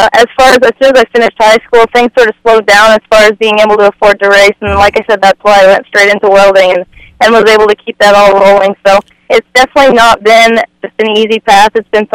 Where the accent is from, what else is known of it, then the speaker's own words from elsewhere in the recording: Canada; born there; Yeah, I live in Canada. I was born in Canada, and I worked up there.